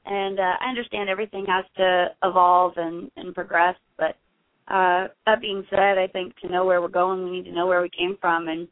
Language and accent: English; Thunder Bay, Ontario, Canada; also born or lived in Iowa / Florida / Georgia / California; now in Nashville, United States; Yeah, I was born and raised in Thunder Bay, but Tennessee is the seventh state that I've lived in. I was raised in Iowa, went from Iowa to Florida, Florida to Georgia, Georgia to California, California to Wisconsin, Wisconsin to Texas